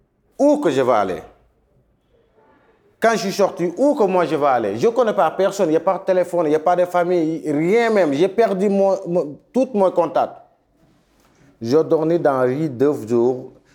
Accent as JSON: {"language": "French", "country": "Senegal", "second_language": "French", "said": "moi je suis sénégalais."}